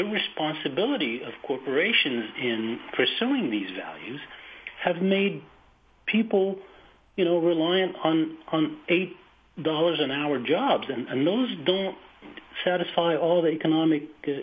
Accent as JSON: {"language": "English", "town": "Boston", "region": "Massachusetts", "country": "United States", "tie": "born or raised there", "said": "I look at a newspaper that I grew up with in Boston, the Boston Globe."}